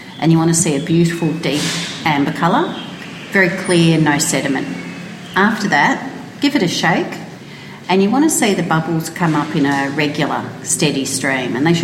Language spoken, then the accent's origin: English; Melbourne, Victoria, Australia; And I'm from Melbourne, which is... we're known to be a little bit more conservative as well